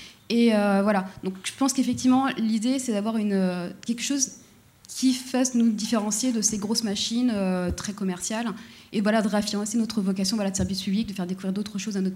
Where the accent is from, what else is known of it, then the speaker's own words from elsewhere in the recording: Toulouse, Occitanie, France; Alors, moi, je viens de Toulouse